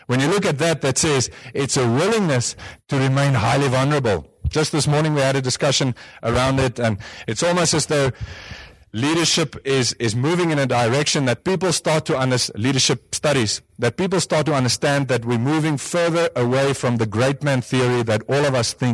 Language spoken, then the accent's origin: English; Pretoria, Gauteng, South Africa; I grew up in Pretoria. I was in the best Afrikaans boys' high school in the entire world.